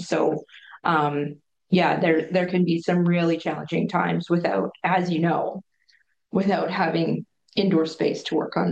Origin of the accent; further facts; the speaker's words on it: Kelowna, British Columbia, Canada; I was born and raised here in Kelowna. So I'm a long time Yukon